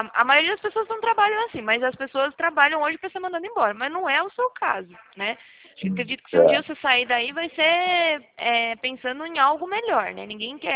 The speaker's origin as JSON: {"language": "Portuguese", "region": "Bahia", "country": "Brazil", "said": "eu já meto o sotaque logo, falo, oxe, tá falando com quem? Eu sou lá da Boca do Rio"}